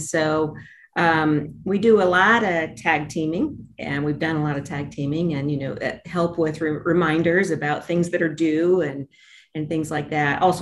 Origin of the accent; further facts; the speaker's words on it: Indiana, United States; I am an old-ish white woman born and raised in Indiana.